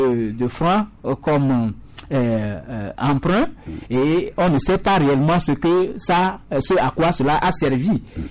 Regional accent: Togo; Mais aujourd'hui, ici, chez nous, au Togo

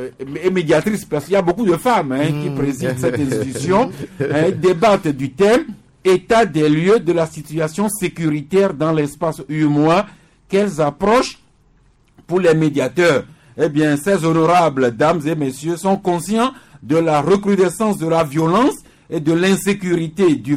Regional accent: Lomé, Maritime, Togo; qui sont en assemblée extraordinaire chez nous à Lomé depuis hier.

